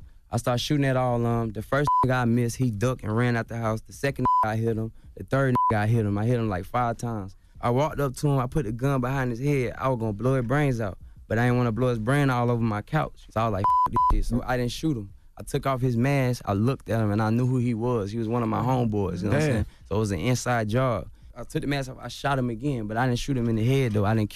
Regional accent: Chicago, Illinois, United States; born there; Nah, I was born in Chicago.

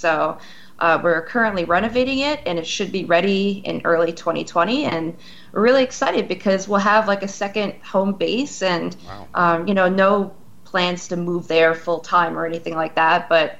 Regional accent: New York, United States; of course, being a New Yorker, it's interesting to go to a place like Sydney.

